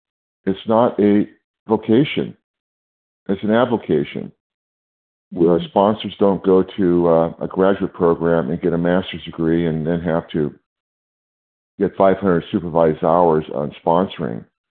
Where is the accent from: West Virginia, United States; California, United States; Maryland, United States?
California, United States; I'm from California.